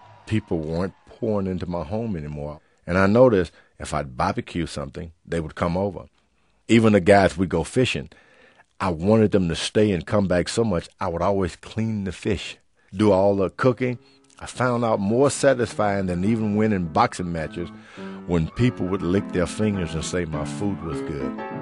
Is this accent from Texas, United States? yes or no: yes; Houston, Texas, United States; I grew up in Houston, Texas, in the Fifth Ward area.